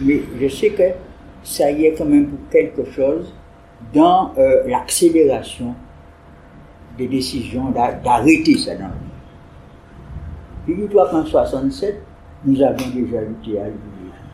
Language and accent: French; Basse-Terre, Guadeloupe, France; Et donc j'étais isolé, je suis de Bastère, j'arrive à Sainte-Rose, il me faut m'intégrer quelque part.